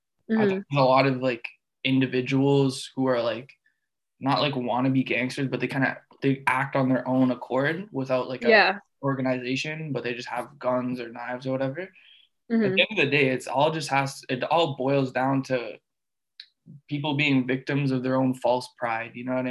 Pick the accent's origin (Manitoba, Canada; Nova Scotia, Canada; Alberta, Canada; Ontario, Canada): Ontario, Canada; Toronto; because I'm from Toronto.